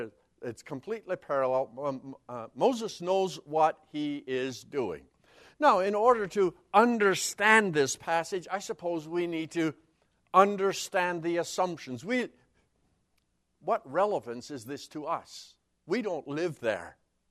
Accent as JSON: {"language": "English", "town": "Borden", "region": "Saskatchewan", "country": "Canada", "tie": "born or raised there", "said": "Here is my hometown of Borden, just off the North Saskatchewan River. I grew up in the RM of Great Bend, rural municipality of Great Bend, named after the Big Bend in the North Saskatchewan River. This is home."}